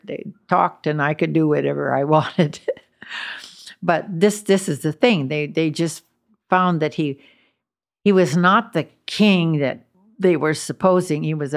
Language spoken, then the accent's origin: English; United States; And me, I'm American, so didn't travel that way.